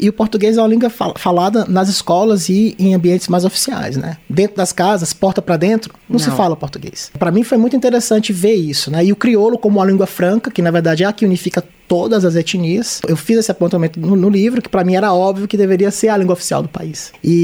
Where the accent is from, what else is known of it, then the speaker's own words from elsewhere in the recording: João Pessoa, Paraíba, Brazil; Mas dos meus 6 aos 20 anos, eu cresci em João Pessoa, e toda a minha formação foi lá